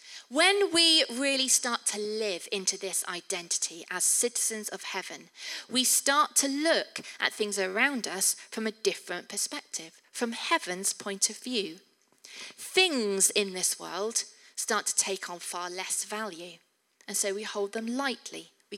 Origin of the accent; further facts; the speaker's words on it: England, United Kingdom; We are English, we know how to queue.